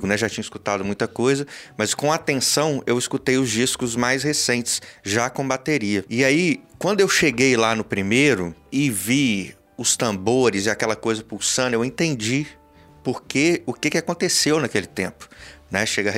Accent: Belo Horizonte, Minas Gerais, Brazil; now in Espírito Santo, Brazil; eu moro no Espírito Santo já há bastante tempo, mas eu sou de Belo Horizonte, né? Vim pra cá

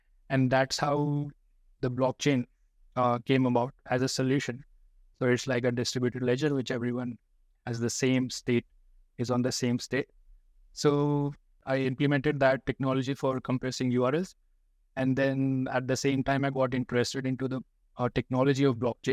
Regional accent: New Delhi, Delhi, India; So I come from New Delhi, India.

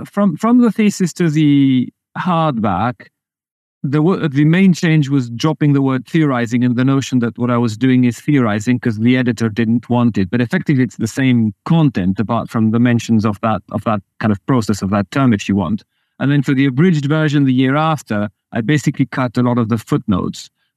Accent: Belgium; now in England, United Kingdom; My mom's French. I grew up in Belgium, and I've lived in England for 4 or 5 years now.

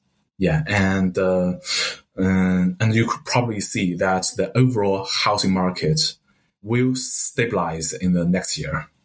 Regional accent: Hefei, Anhui, China; English is a second language; some other second-tier cities like my hometown, Hefei in Anhui

